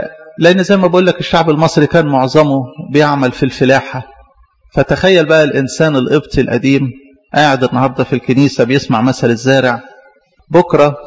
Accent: Egypt; بلدنا مصر لما قبلت الإيمان

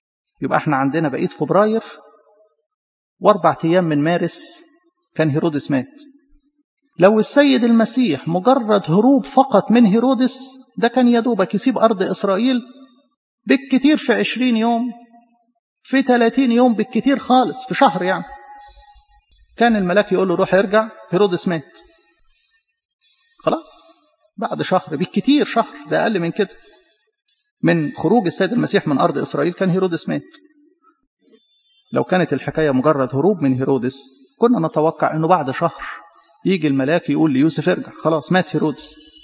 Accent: Egypt; يعني إحنا المفروض كمصريين نفتخر بهذا الأمر. البلد الوحيدة اللي ربنا يسوع جه وعاش فيها هي بلدنا مصر.

